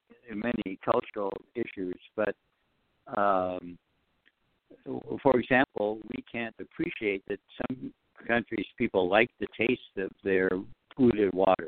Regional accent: Seattle, Washington, United States; Well, I grew up in Seattle, the Pacific Northwest, where there's a lot of water.

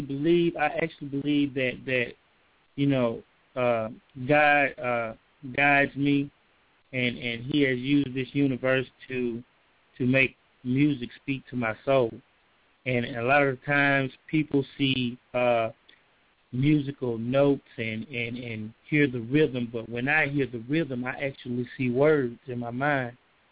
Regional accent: Morton, Mississippi, United States; see, I'm originally from Morton, Mississippi, and that's a small country town.

